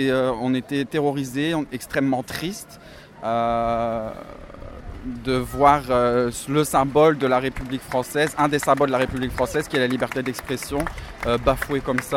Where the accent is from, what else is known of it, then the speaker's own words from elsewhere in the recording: France; On est français avant tout.